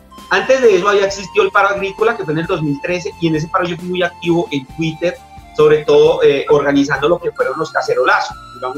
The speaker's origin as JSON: {"language": "Spanish", "region": "Bogotá", "country": "Colombia", "tie": "born or raised there", "lives_now": "Boyacá, Colombia", "said": "yo llegué aquí a Boyacá como en el 2005. Yo soy bogotano, allá me crié, yo soy de los que encuentro una dirección en Kennedy, sabe llegar a Bosa, tiene amigos en Quiroga, cosas así por el estilo."}